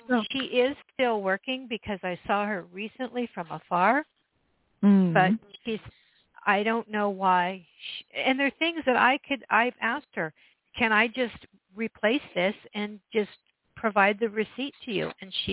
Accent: Oregon, United States; I'm from Oregon.

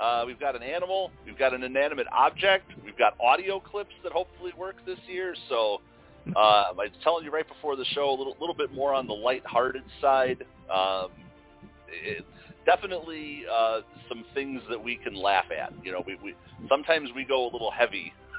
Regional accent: Chicago, Illinois, United States; because he was, for what we had to be subjected to growing up in Chicago

